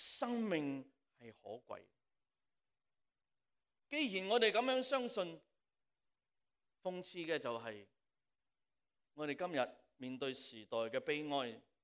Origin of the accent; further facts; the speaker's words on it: Hong Kong; 就是说我们香港人说就是你死得好了